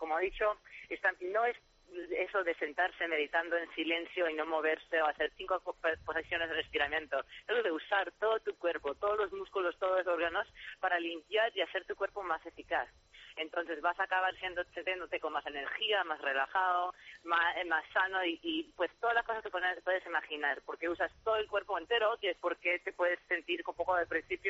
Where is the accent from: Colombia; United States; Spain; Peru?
United States; No, porque soy americana y tengo la cosa de privacidad.